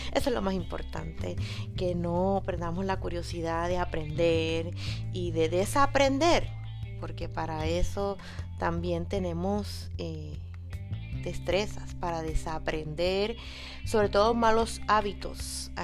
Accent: Trujillo Alto, Puerto Rico; Nací en Puerto Rico, en el pueblo de Trujillo Alto. Allí con mi mamá y mis familiares, sobre todo con mi abuela materna

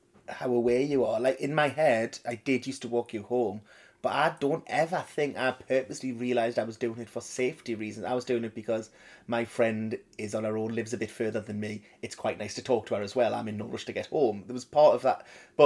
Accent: Jarrow, North East England, United Kingdom; I'm a man of 42. I'm sort of invisible to the people who are looking for fights, almost. But it is certainly where I'm from. We're from Jarrow in South Tyneside.

